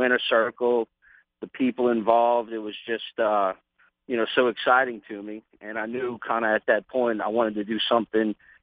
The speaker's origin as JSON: {"language": "English", "town": "New Orleans", "region": "Louisiana", "country": "United States", "tie": "born there", "said": "He ran for mayor, actually, the year I was born in New Orleans, finishing second in the runoff."}